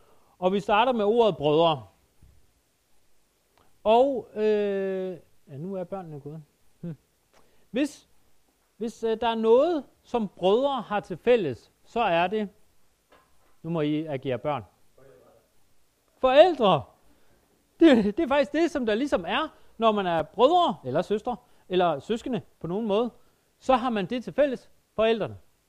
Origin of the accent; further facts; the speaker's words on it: Jutland, Denmark; Det er næsten som at være hjemme i Jylland, det her.